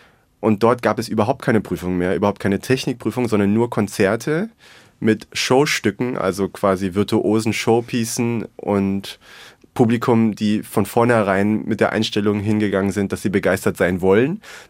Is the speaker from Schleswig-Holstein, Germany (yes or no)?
no; Berlin, Germany; Ich bin ganz kurz vor der Wende geboren in West-Berlin und bin auch zur Grundschule gegangen in West-Berlin.